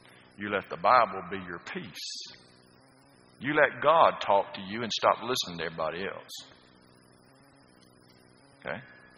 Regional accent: Athens, Alabama, United States; I'm from Athens. What's that close to? Huntsville.

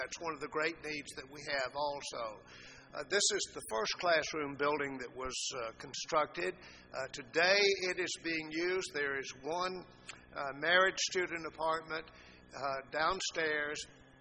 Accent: Alabama, United States; I grew up in South Alabama, and I remember going to sleep with the dogs barking and waking up with the roosters crowing.

